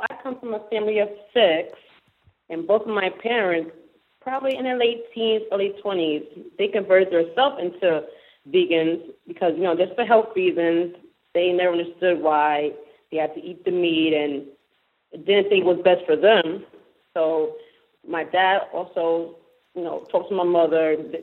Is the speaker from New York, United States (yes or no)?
yes; Queens, New York, United States; now in Brooklyn, United States; I'm originally from Queens, New York. I was born in Queens, but I live in Brooklyn.